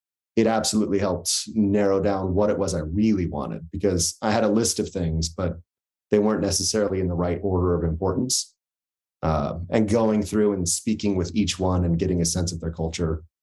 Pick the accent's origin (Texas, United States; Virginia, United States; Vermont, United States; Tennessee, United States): Vermont, United States; I'm from Vermont. It gets cold.